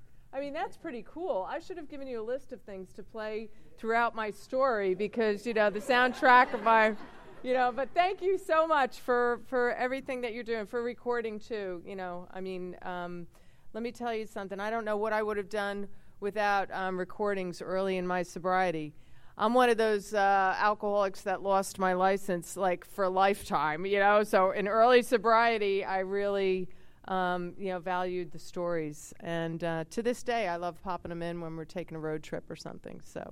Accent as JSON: {"language": "English", "region": "New Jersey", "country": "United States", "tie": "born or raised there", "said": "And they still live in the house that we grew up in New Jersey."}